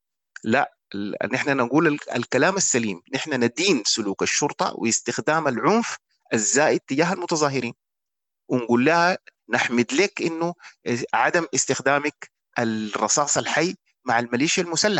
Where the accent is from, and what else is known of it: Sudan